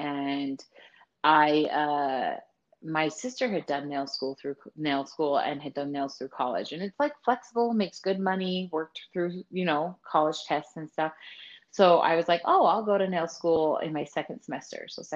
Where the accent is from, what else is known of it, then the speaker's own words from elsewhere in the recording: Salt Lake City, Utah, United States; Yep. I have family in Utah, and I mean, extended family was from Idaho, but born and raised Utah girl.